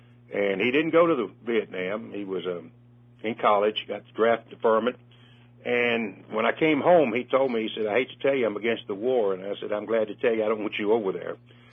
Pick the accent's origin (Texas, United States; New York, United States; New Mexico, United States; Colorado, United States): Texas, United States; Joinerville; also born or lived in Tyler; I said I was born in Tyler. I grew up in a little place called Joinerville, Texas.